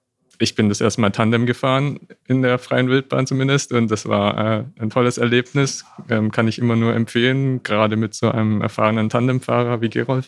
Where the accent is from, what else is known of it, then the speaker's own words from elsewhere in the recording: Berlin, Germany; aus Berlin.